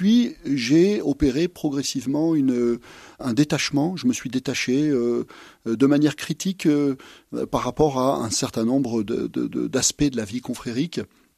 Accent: Massif Central, France; now in Paris, France; moi je suis originaire du Massif Central, alors bon, j'aime beaucoup la capitale, hein, mais c'est quand même pas mon milieu naturel.

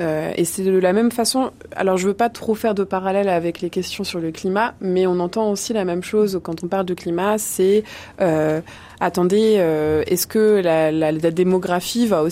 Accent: France; nous, en tant que Français, ça serait de réduire sa consommation de viande

